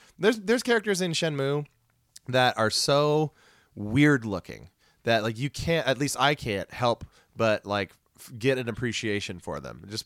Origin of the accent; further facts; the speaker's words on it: United States; I never would have picked up on as an American person